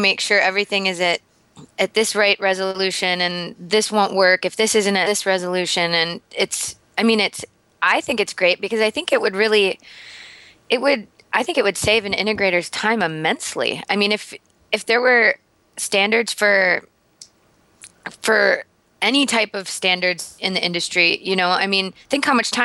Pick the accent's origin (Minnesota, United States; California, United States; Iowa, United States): Minnesota, United States; I'm from Minnesota. I can say that.